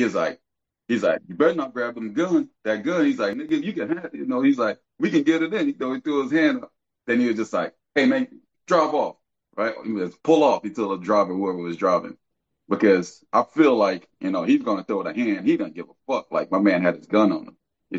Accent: Philadelphia, Pennsylvania, United States; So again, I'm from Philly. Philly is not like this no more.

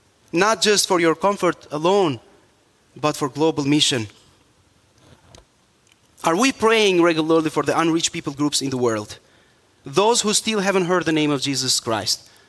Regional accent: Albania; English is a second language; I was born in Albania in a Muslim family. By age 13, I was attending the mosque regularly and praying every day and sincerely trying to find God.

